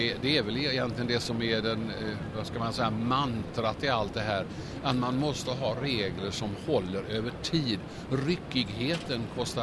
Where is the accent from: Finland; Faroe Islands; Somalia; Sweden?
Sweden; och sånt som svensk blir jag lite stolt över det